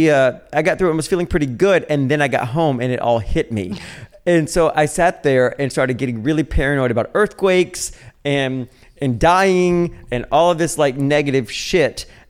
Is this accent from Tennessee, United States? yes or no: yes; Nashville, Tennessee, United States; I'm from Nashville.